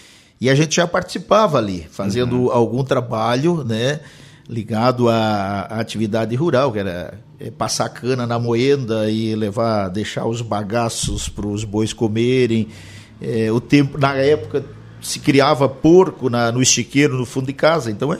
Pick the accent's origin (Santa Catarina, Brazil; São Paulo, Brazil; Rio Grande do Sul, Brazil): Santa Catarina, Brazil; Lauro Müller; eu sou natural aqui de Lauro Miller, né, de origem, pode-se dizer, rural, porque nossos pais vieram da área rural, né, embora eu já tenha nascido aqui na cidade, mas a gente sempre acabou tendo uma ligação muito com a vida rural